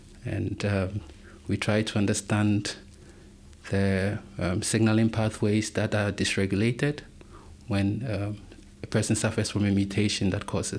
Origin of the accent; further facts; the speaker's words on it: Ghana; I come from Ghana, a lovely country along the coast of West Africa. And I was born and raised there in a family of five